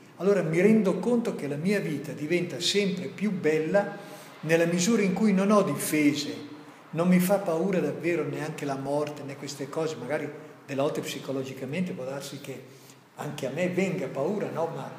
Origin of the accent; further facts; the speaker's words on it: Emilia-Romagna, Italy; Vengo da una situazione che non è facile, vengo dall'Emilia